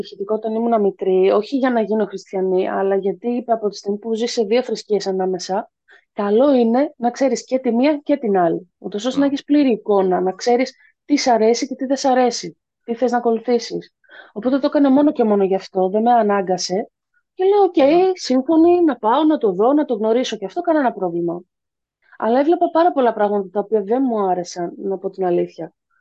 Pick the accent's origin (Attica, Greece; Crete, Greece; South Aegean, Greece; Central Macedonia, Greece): Central Macedonia, Greece; Thessaloniki; Εγώ είμαι από Θεσσαλονίκη